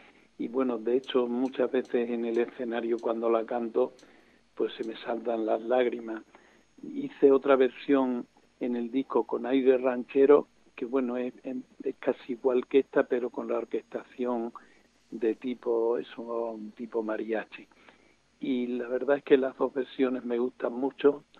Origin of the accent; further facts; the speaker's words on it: Extremadura, Spain; me hice popularísimo en mi tierra, en Extremadura.